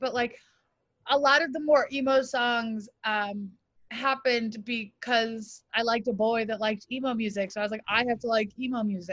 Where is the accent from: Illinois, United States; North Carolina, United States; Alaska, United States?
Illinois, United States; Also, like, I grew up in the North Shore, which is